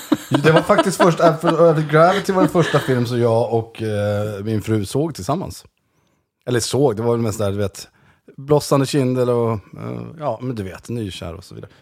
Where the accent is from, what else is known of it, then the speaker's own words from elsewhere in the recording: Gäddede, Jämtland County, Sweden; also born or lived in Östersund; föräldrar var ju gröna vågare som flyttade upp från Stockholm till Gäddede. Så jag är född i Östersund, men vi bodde uppe i Gäddede.